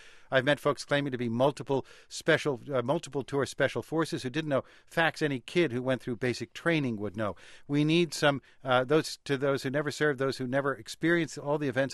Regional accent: Englewood, New Jersey, United States; Hey, he was from my hometown, Englewood, New Jersey.

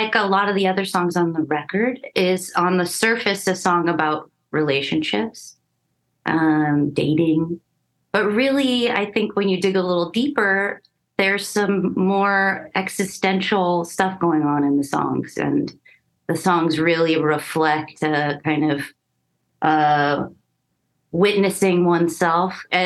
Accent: California, United States; also born or lived in Nashville; Well, the record was recorded in Nashville, where I live part-time. So I've adopted the y'all, although I'm from the San Fernando Valley, Southern California.

